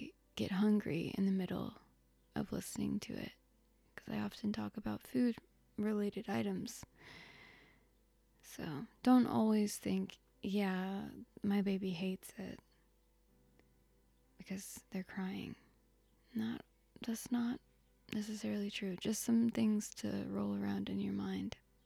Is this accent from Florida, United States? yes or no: yes; Florida, United States; I grew up in Florida, so I was fond of seafood and fish and shrimp and all that stuff.